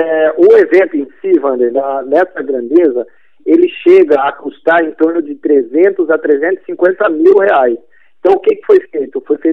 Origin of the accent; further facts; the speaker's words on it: São Roque, São Paulo, Brazil; eu nasci em São Paulo. Mas a minha irmã nasceu em São Roque. E a gente, assim, desde pequeno eu estudei escolas públicas da cidade